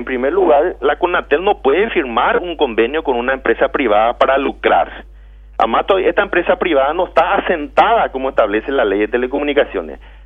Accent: Paraguay; Así como nosotros, como paraguayos, pagamos nuestros impuestos. Nuestras ganancias se quedan acá.

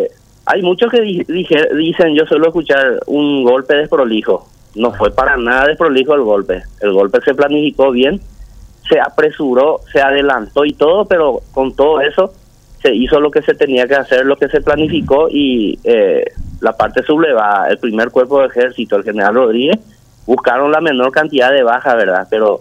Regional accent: Ipacaraí, Central, Paraguay; yo vine de Franco una vez en mi ciudad, en Ipacaraí

